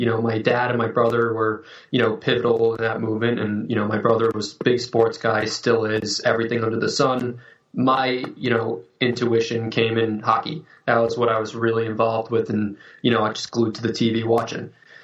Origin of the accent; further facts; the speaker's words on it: Cranston, Rhode Island, United States; So I'm from Cranston, Rhode Island, and you know, that's just outside of Providence